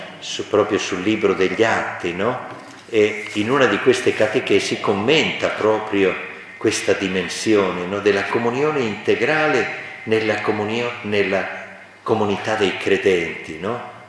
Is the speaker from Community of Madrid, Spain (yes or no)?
no; Galicia, Spain; Italian is a second language; Sono arrivati persino, pensate, in una casa nostra, al mio paese natale, in Spagna, alla Nora del Rio. Noi parliamo del nord-ovest della Spagna, verso l'Oceano Atlantico, no? Verso la Galizia